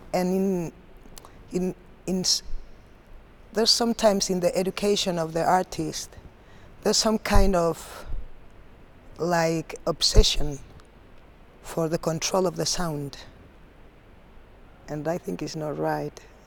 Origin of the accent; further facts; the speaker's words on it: Palma, Balearic Islands, Spain; English is a second language; Well, I come from Mallorca. I was born in Palma de Mallorca.